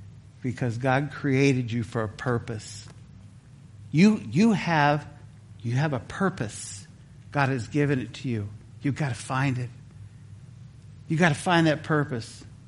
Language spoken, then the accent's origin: English; California, United States; also born or lived in Missouri; My home state is California, and I was in Missouri for many years on a farm around fruit trees.